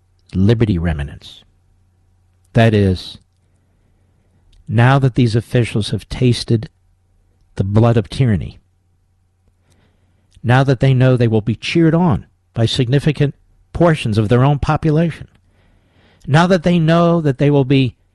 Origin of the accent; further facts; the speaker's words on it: Philadelphia, Pennsylvania, United States; I say that as a Philadelphian.